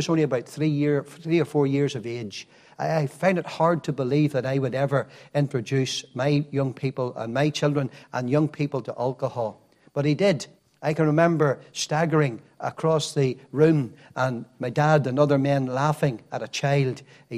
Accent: Nottingham, East Midlands, United Kingdom; born there; I was born in England. I know you're hard to believe whenever you hear this accent, but I was born in Nottingham

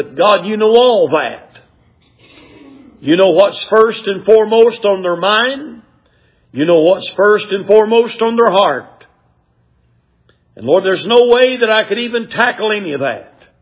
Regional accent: Clayton, United States; born there; also born or lived in Hiawassee; but I was born in Clayton. Lived in Hiawassee.

